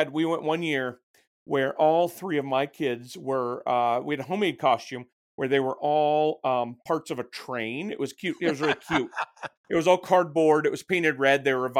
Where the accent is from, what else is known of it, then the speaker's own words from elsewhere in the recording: Utah, United States; When I grew up in Utah, we would never do trick-or-treating on a Sunday.